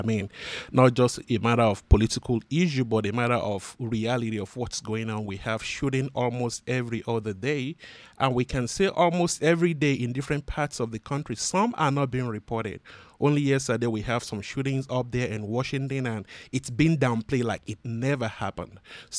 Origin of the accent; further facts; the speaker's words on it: Nigeria; now in United States; I'm originally from Nigeria. I've been a U.S. citizen now for over 8 years, going to 9 years.